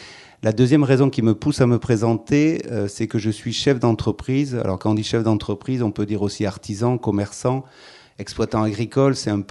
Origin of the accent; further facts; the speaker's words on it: Saint-Jean-Pied-de-Port, Nouvelle-Aquitaine, France; born there; je suis né à Saint-Jean-Pied-de-Port, j'ai 47 ans